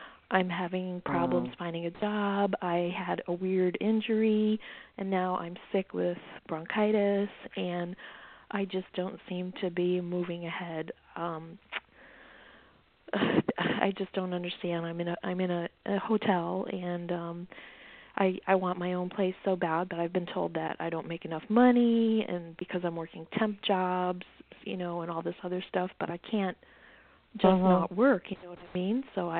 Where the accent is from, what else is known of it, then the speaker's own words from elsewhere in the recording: Midwest, United States; also born or lived in West Coast; Well, I just recently moved from the West Coast back to my hometown in the Midwest after about 14 years there